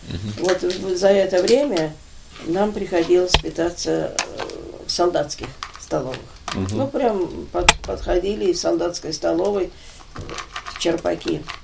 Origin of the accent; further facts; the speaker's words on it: Moscow, Russia; Я же росла все время в Москве.